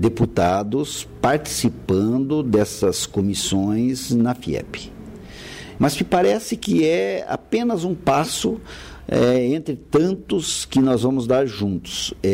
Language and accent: Portuguese; Paraná, Brazil; ele vem do interior do Estado, como eu vim do interior do Estado